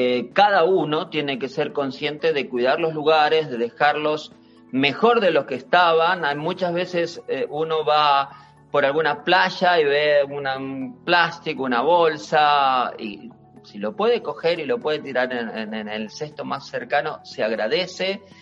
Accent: Patagonia, Argentina; pero yo que soy del sur y soy patagónico

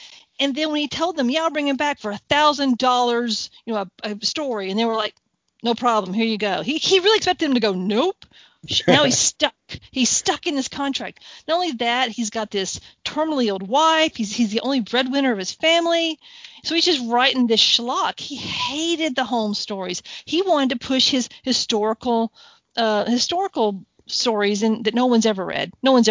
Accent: United States; I am not English. I'm not old-fashioned. I'm very much a very American.

